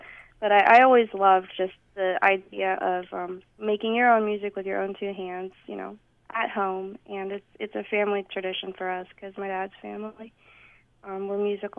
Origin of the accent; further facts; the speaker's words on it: Boyds, Maryland, United States; I grew up in Boyds, Maryland, in Montgomery County